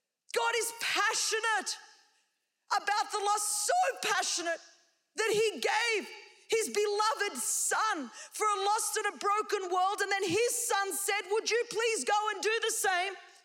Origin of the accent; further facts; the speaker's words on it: Australia; I come from Australia. We're obsessed with sheep.